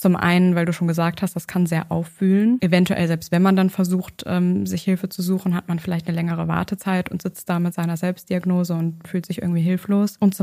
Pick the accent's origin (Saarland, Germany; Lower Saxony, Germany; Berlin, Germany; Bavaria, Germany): Saarland, Germany; Bei uns im Saarland